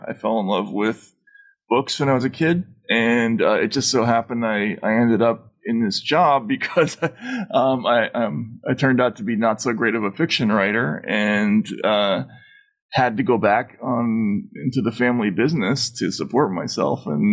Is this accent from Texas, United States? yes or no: no; New Brunswick, New Jersey, United States; born there; I was born in New Brunswick, New Jersey. My father was a student at Rutgers University at the time.